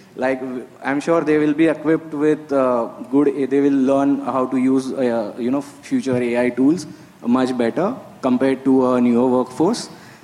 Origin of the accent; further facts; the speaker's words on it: India; from India